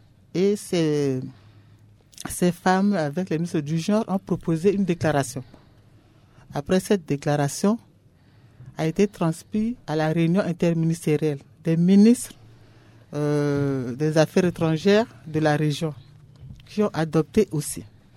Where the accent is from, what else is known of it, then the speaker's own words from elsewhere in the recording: Central African Republic; Et chez nous, en Centrafrique